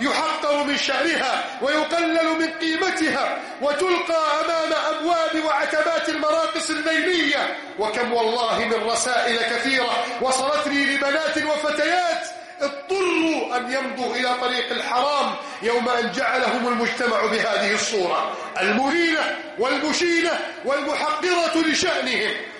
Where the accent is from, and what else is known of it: Egypt